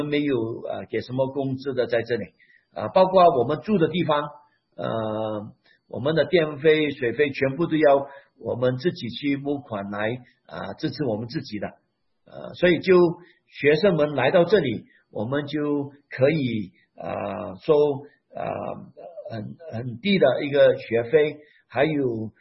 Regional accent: Malaysia; first language Hakka; Chinese is a second language; 因为我是最近才学到用中文的啊。之前我的母语是客家话啊，就我因为我们是马来西亚人，所以我们的口音有点不一样哦。

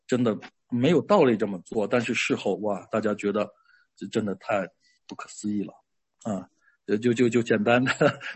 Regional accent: China; 但是我们觉得我们中国人，那么多中国人走出去啊

